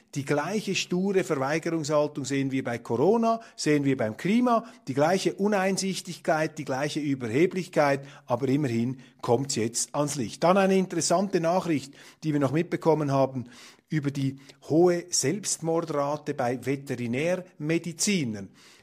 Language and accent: German; Switzerland; Und als Schweizer kann ich nur sagen, beruhigt euch, nehmt etwas Abstand und haltet Distanz zurück zur Neutralität.